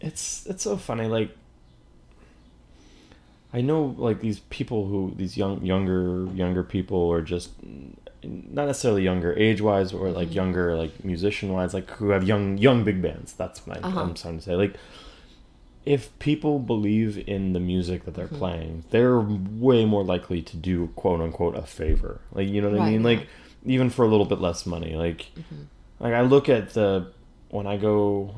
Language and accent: English; the South, United States; It's I grew up in the South, right?